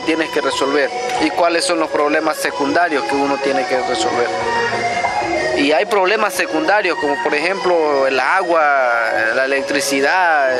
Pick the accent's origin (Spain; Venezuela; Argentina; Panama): Venezuela; yo que soy del Ventuari, a mí no me representa.